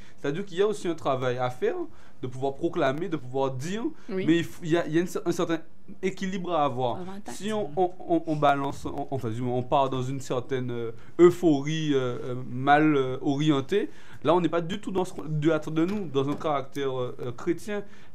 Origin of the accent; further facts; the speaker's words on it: Lyon, Auvergne-Rhône-Alpes, France; comme je viens de Lyon